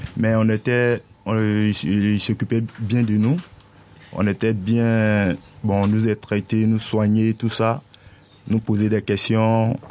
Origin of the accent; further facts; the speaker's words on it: Morocco; De Maroc, de mon bled jusqu'au Maroc, Espagne, j'ai pas croisé de collectif comme ça.